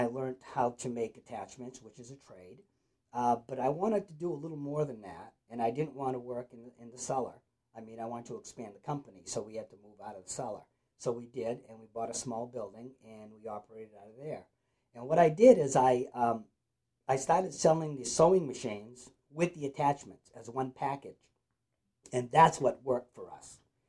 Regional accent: Auburn, Maine, United States; I was born here in 1950 in Lewiston, Maine.

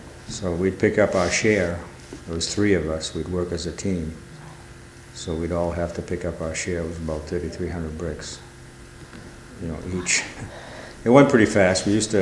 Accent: New Auburn, Maine, United States; Yeah, I grew up in New Auburn.

